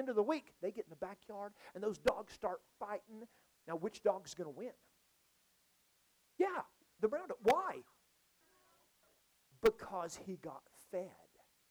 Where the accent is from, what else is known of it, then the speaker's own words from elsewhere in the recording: Oklahoma, United States; let's say I come someplace like here because I'm from Oklahoma. Don't hold that against me. And so I'm from Oklahoma.